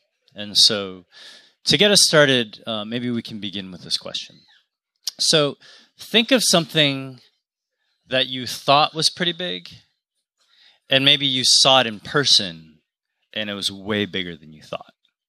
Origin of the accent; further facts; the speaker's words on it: Canadian Rockies, Canada; I grew up in the Canadian Rockies. So when I was young, I could see the Rocky Mountains from my bedroom window.